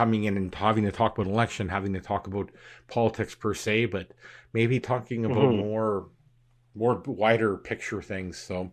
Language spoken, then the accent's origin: English; Canada; And I'm going to go against being Canadian, say I make no apologies about it, but I am sorry.